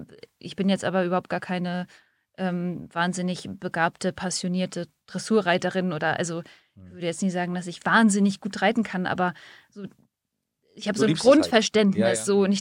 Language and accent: German; Neumünster, Schleswig-Holstein, Germany; ich bin ja in Neumünster aufgewachsen, also so echt so fast mitten in Schleswig-Holstein zwischen den Meeren.